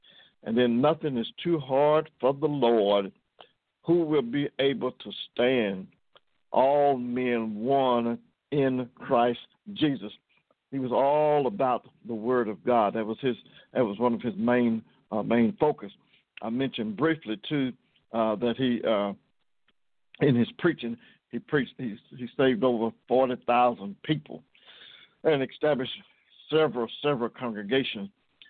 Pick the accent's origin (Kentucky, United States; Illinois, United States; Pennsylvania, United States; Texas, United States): Kentucky, United States; And this morning, Kentucky that's my hometown.